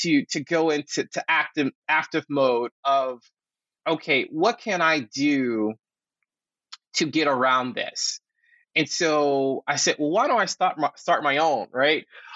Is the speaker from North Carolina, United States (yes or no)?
yes; North Carolina, United States; growing up in North Carolina, you know, teachers calling me the N-word, you know, going and playing soccer in Syracuse and dealing with racism with the parents and dealing with racism when, you know, but a different form moving to California.